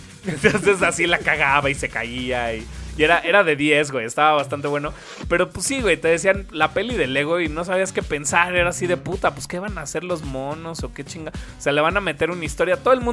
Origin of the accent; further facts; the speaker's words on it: Mexico; tiene así como un chingo de insights que como mexicano dices, no mames